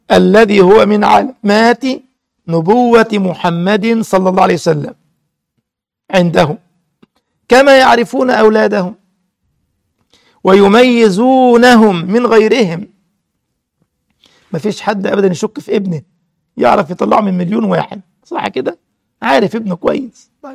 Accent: Egypt; يقول لك الكذب ملوش رجلين، ده مثل عندنا في مصر

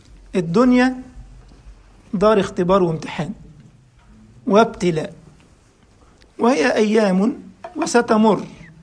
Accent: Egypt; وإحنا عندنا في مصر لما يعمل الكنافة يقول لك اعمل لها العقد.

